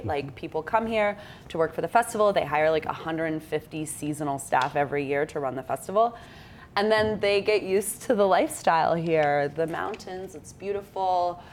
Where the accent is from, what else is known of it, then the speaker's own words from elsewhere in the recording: Florida, United States; My dad was Mexican. My mom is Canadian.